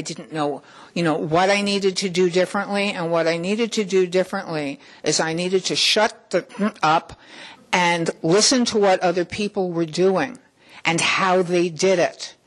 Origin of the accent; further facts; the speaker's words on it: New York City, New York, United States; but I grew up in New York City.